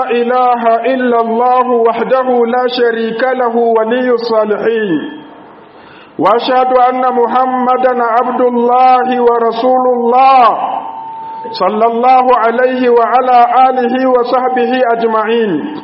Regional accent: Niger; اللهم اجعل بلادنا النيجر آمنا مطمئنا

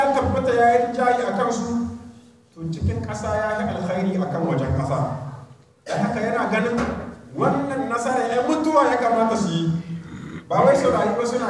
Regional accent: Niger; اللهم احفظ بلادنا النيجر واجعله آمنا مطمئنا

